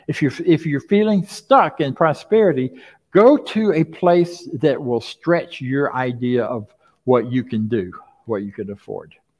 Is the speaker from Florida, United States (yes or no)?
yes; Florida, United States; Where I grew up in Florida, without culverts, none of the roads would last more than a day or two because there's so much water flowing.